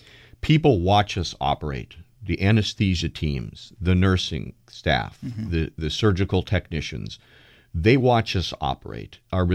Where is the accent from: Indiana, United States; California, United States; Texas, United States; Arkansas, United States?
California, United States; Los Angeles; now in Washington, United States; So we grew up in Los Angeles. We have a little bit of a soft spot for the Dodgers, but you know, we came here and we moved here only a year after the Nationals came to town.